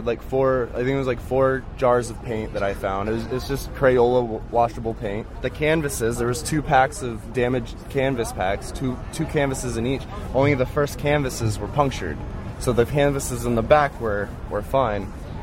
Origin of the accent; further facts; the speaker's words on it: San Francisco, California, United States; born there; I was born in California.